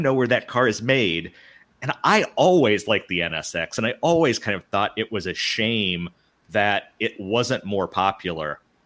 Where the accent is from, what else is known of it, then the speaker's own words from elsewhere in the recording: Ohio, United States; So I was kind of born and raised in Ohio.